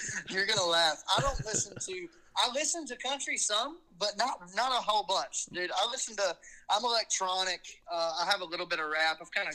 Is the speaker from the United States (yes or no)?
yes; Alabama, United States; It has been lately just because I'm from Alabama and I can't get rid of this accent.